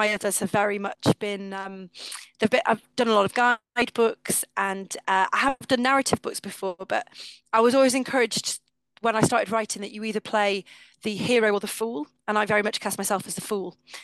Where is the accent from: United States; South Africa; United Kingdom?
United Kingdom; Wales; also born or lived in Warrington; I was born actually in Warrington, but then moved to North Wales when I was very young. But I lived in an area well known by the tabloid press as the Costa del Dol. So we're talking the coastline along sort of Colwyn Bay, Prestatyn, Rhyl, that sort of area.